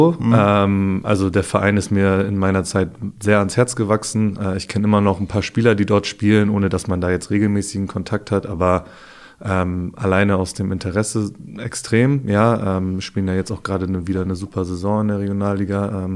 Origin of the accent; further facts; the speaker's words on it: Glinde, Schleswig-Holstein, Germany; Ich komme aus Glinde, bin da geboren. Wenn mich Leute fragen, wo ich herkomme, dann sage ich immer, ich bin Hamburger